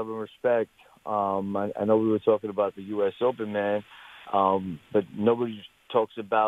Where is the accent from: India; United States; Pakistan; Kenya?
Pakistan; I'm Pakistani, yo.